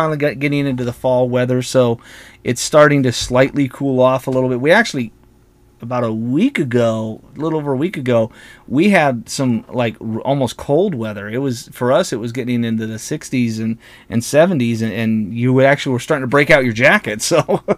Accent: Indiana, United States; I grew up in Southern Indiana as a kid, from like kindergarten to, I don't know, fifth, sixth grade, something like that.

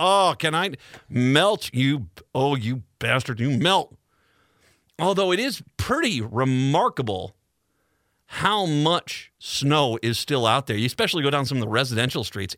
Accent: Ireland; now in United States; Actually, it's a very different holiday in Ireland than it is here. In America, it's green beer, and I'm Irish.

